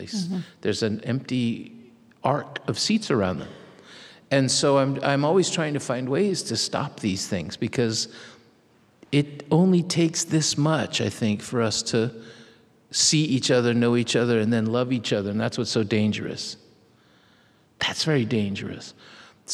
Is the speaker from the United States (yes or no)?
no; Mexico; accent: Mexican; It's no accident to me that in fifth grade, I lost my Mexican accent and started speaking like my mother.